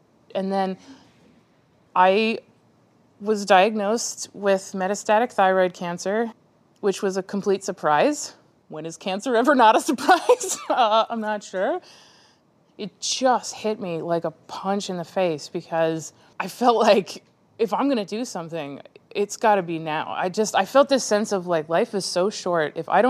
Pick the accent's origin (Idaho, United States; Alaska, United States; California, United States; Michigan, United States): Alaska, United States; Eagle River; I grew up in Eagle River, Alaska, on a mountain.